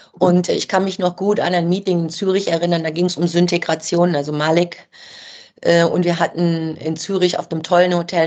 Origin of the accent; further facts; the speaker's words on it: Düsseldorf, North Rhine-Westphalia, Germany; Und das Witzige war dann, ich bin nach Düsseldorf zurück, in meine Heimatstadt.